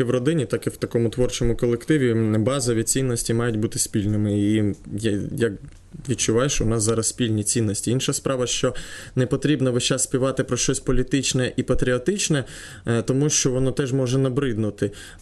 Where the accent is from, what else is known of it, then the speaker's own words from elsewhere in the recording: Sloboda Ukraine, Ukraine; ми слобожанці, ми круті, так як там західняки, галичани там.